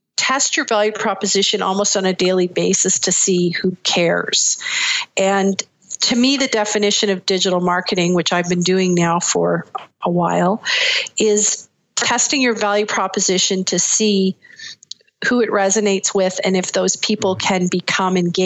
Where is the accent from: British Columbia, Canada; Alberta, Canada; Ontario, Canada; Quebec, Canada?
Ontario, Canada; Barrie; Town. And well, a town just north of Toronto called Barrie, On